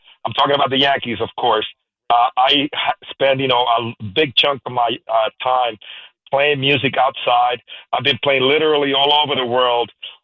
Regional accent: Puerto Rico; My background, I grew up in Puerto Rico, and my mom was an educator.

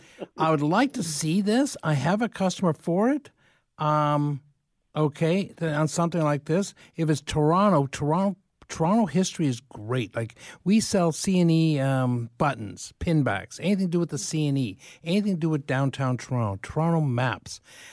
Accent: Dublin, Leinster, Ireland; now in London, Canada; being part Irish. I'm from Dublin, Kilkenny, before we went to London, Ontario, eh?

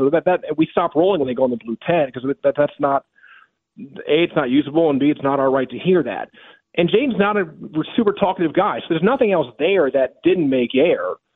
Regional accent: Reston, Virginia, United States; I'm born and raised in Reston. I'm a Southlake High School graduate.

